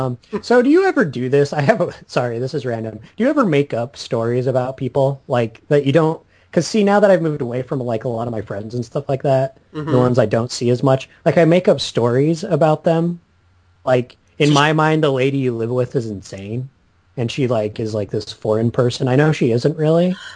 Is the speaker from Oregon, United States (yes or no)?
yes; Portland, Oregon, United States; I'm from Portland.